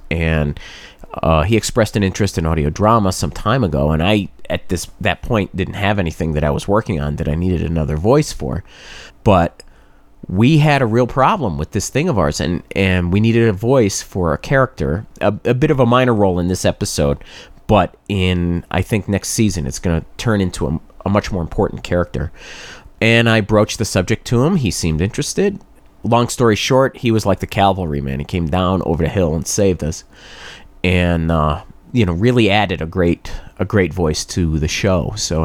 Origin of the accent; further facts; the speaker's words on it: New England, United States; Now, I grew up in New England. I am no stranger to snow and shoveling